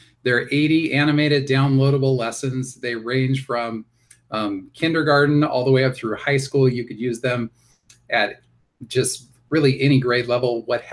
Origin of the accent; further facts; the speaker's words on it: Oregon, United States; So as you know, I'm from Oregon, and I am in the part of Oregon that's in the Mountain Time Zone.